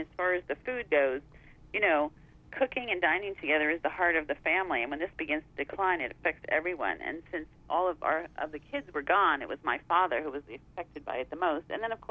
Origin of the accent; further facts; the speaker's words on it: New York, United States; It's basically the story of my life growing up in New York and the path that I took up until when she was diagnosed